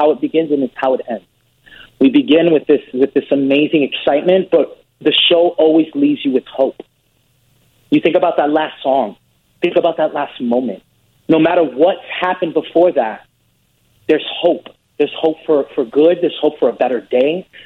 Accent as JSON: {"language": "English", "town": "Bronx", "region": "New York", "country": "United States", "tie": "born or raised there", "said": "You know, I grew up in the Bronx, New York. We grew up in not having that much money"}